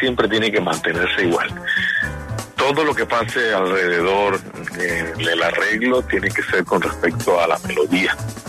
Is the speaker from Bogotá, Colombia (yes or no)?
no; Sincelejo, Sucre, Colombia; yo primeramente soy de Sincelejo, Sucre, y allá uno crece escuchando toda esa música sabanera